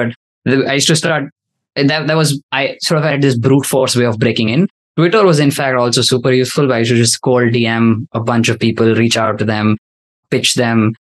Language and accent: English; India; I didn't grow up in the Bay Area or the US. I was sort of an outsider in that sense, but I grew up in India